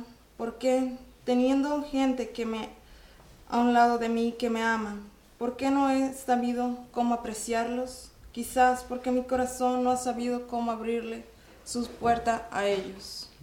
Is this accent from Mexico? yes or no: yes; Guadalajara, Jalisco, Mexico; now in Yakima, United States; Ok, soy de Guadalajara, Jalisco.